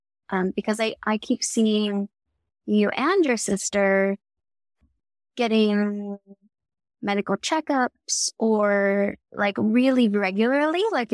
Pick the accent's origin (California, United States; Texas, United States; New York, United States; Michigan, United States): Texas, United States; Houston; I grew up in Houston, Texas, and she reminds me of that.